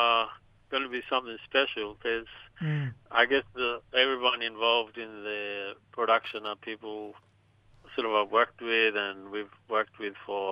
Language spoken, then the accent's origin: English; Papua New Guinea; Well, I'm from Gabba Gabba in Papua New Guinea.